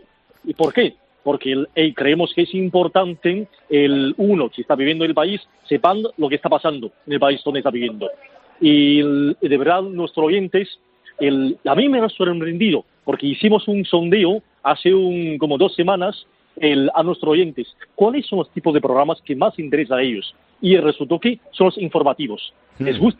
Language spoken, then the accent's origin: Spanish; Jiangsu, China; Spanish is a second language; De la provincia de Jiangsu, que es una provincia al lado de Shanghái.